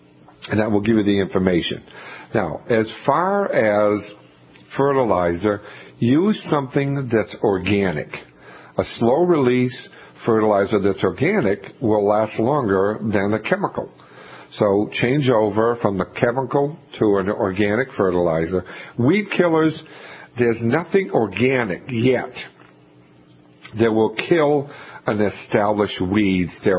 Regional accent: Massachusetts, United States; I know what it's like growing up on the South Shore of Boston, almost on Cape Cod.

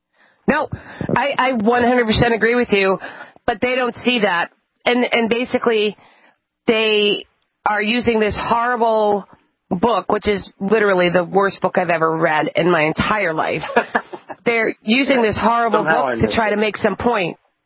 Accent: East Coast, United States; Yeah, I'm sorry, I'm from the East Coast. But we're not all bad.

